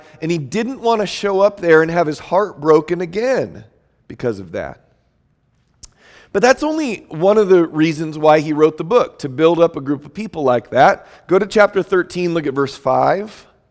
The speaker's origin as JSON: {"language": "English", "town": "San Diego", "region": "California", "country": "United States", "tie": "born or raised there", "said": "We grew up in San Diego, but across town, and so we never really got to be good friends when we were young, though we knew each other."}